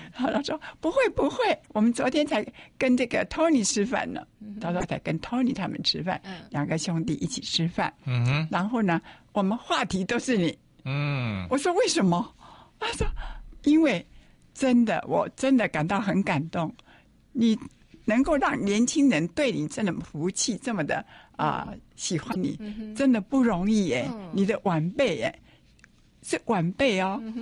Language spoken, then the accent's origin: Chinese; Taiwan; 我现在没有办法很完整的说很长的台语。这怎么办呢、啊？我是台湾人